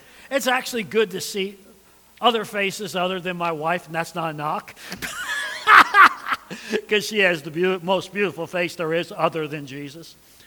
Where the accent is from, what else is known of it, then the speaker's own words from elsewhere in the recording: New York, United States; I remember growing up in New York and actually being invited to go to a major party called Woodstock.